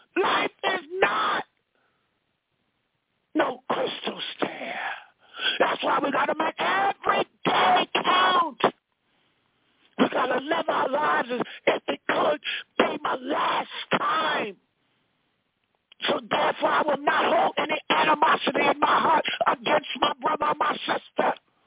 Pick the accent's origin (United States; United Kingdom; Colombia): United States; New York; Oh, I say maybe about 25 miles from where I live in New York, where I grew up at in New York. We have a place called Montauk Point.